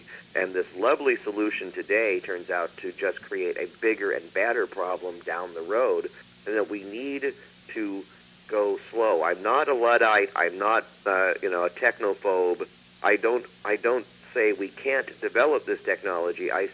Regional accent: Nevada, United States; And example you gave of making the desert bloom happened in my home state of Nevada.

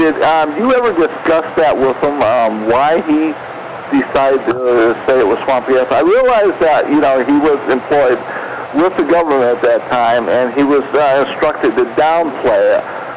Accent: Michigan, United States; I grew up in Michigan, and I was a kid at the time of the 1966 UFO flap in Michigan

